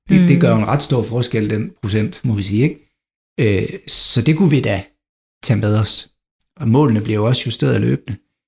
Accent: Silkeborg, Central Denmark Region, Denmark; Og jeg kommer fra Silkeborg, i hvert fald fra størstedelen af mit livs vedkommende.

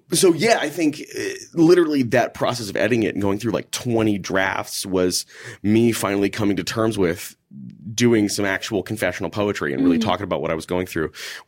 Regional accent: Houston, Texas, United States; now in Minneapolis, United States; Cause I grew up in Houston, Texas, man. We didn't have, it turns out we had art, but I didn't know at the time. I'm from the suburbs where nothing happens.

